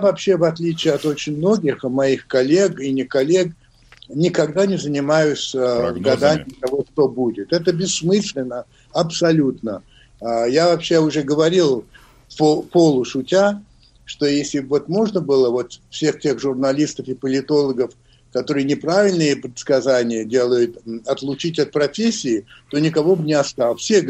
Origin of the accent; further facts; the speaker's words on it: United States; я вырос в Америке во время Рузвельта.